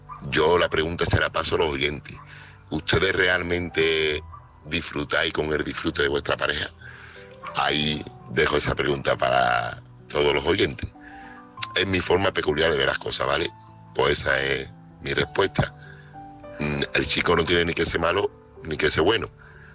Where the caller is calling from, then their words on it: Seville, Andalusia, Spain; corresponsal de Sevilla.